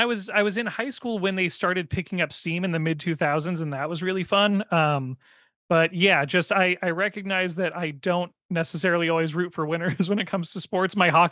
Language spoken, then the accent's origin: English; Pacific Northwest, United States; I had the misfortune of growing up in the Pacific Northwest and having my teams be defined by who's the home team